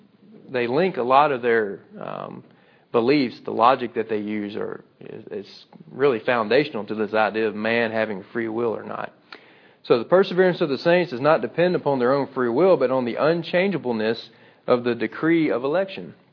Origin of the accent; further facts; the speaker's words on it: Mississippi, United States; I remember growing up, where I grew up in South Mississippi, it was predominantly Baptist